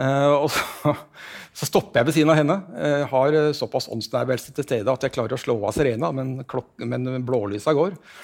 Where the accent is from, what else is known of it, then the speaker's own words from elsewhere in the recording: Oslo, Norway; Men uansett, jeg er fra Oslo Øst, så veldig dårlig kjent på Oslo Vest, rett og slett.